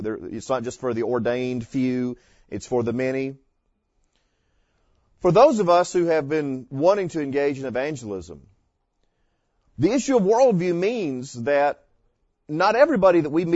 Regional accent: Florida, United States; When I was growing up in Florida, my little hometown, 3,000 people, two stoplights, two caution lights.

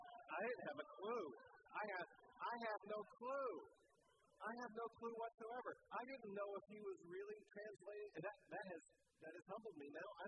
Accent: Florida, United States; I grew up in Florida around Spanish-speaking people.

